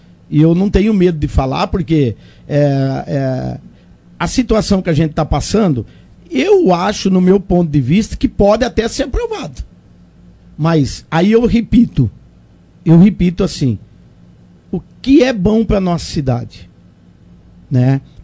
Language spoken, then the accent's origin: Portuguese; Monte Alto, São Paulo, Brazil; estarei em Monte Alto para ajudar a minha cidade. Aqui foi onde nasci